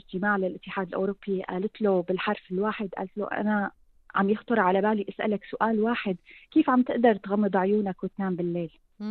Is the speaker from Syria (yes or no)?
yes; Syria; فبيصير إمكانية لأنه نحدث تغيير أكبر من لما بنشتغل نحن لحالنا كسوريين